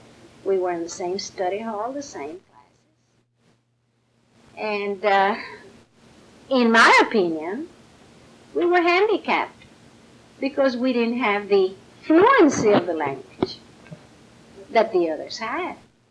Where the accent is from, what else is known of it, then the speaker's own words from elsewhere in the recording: Falfurrias, Texas, United States; I was born in Falfurrias, Brooks County, Texas. And I was reared there, went to school until I was full grown.